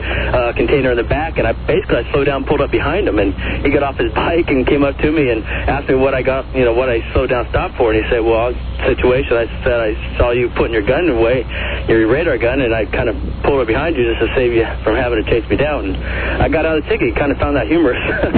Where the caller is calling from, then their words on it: Stockton, California, United States; Yeah, I'm calling from Stockton, California.